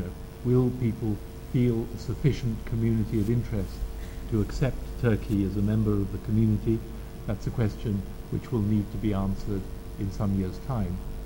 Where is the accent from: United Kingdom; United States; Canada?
United Kingdom; Maybe because I'm British and tend to operate in understatements and a slightly self-deprecating manner